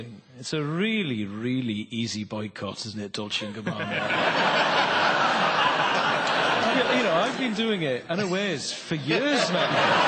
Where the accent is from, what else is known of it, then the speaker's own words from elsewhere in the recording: Wales, United Kingdom; I have a genetic complaint known as Welshman's thigh, which is basically I have an extraordinarily short inside leg.